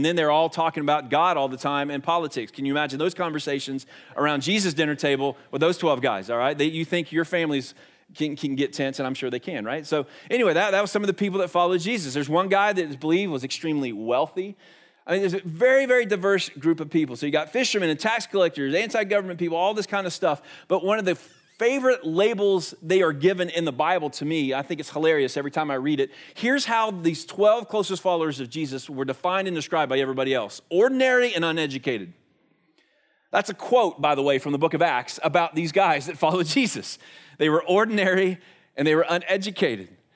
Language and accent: English; Leesburg, Florida, United States; I grew up in Lake County and graduated from Leesburg High School